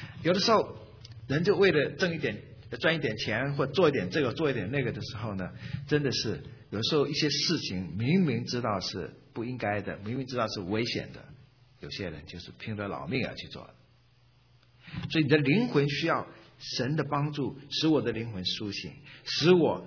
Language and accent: Chinese; China